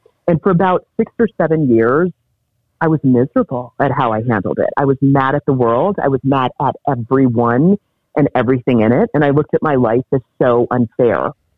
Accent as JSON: {"language": "English", "country": "Cameroon", "moved": "yes", "lives_now": "United States", "said": "I'm an immigrant from Cameroon."}